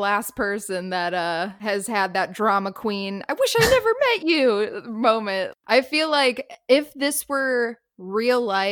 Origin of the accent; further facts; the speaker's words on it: the North, United States; As a Northerner, never have I been like, no ma'am.